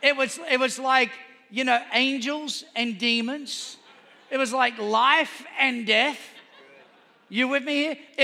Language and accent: English; New York, United States; born there; I was born in New York. Forgive me.